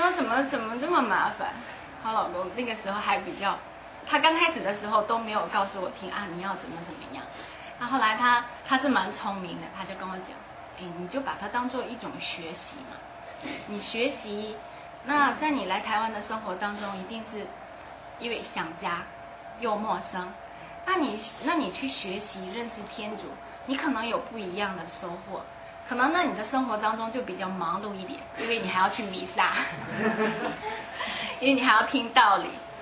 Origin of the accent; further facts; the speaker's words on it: Liaoning, China; 那我是来自辽宁，那我们的家呢是满族的发祥地。